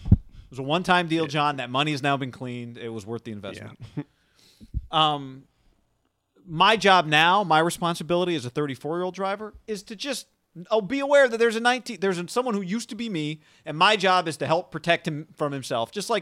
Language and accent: English; Colorado, United States; Yeah, hey, I'm from Colorado. We got a road trip.